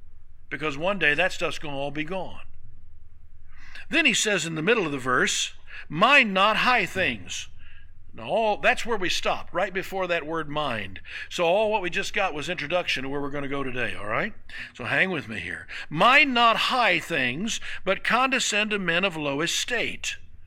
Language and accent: English; Jenks, Oklahoma, United States; Susan grew up in my hometown of Jinx.